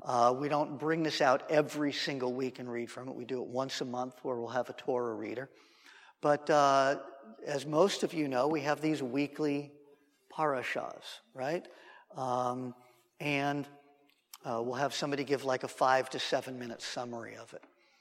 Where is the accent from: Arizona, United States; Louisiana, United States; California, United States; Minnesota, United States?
California, United States; Los Angeles; I grew up in Los Angeles, and I went to a very large...